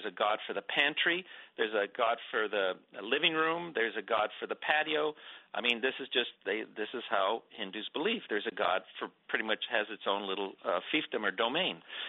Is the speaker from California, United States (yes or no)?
yes; Los Angeles, California, United States; I was really far away from my home, which was Los Angeles. I was born and reared in Los Angeles.